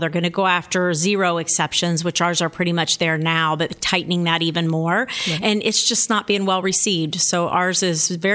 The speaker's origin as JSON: {"language": "English", "region": "Indiana", "country": "United States", "tie": "born there", "said": "I was born in Scott County, which is in southern Indiana, and have lived in suburban, urban, and rural parts of the state."}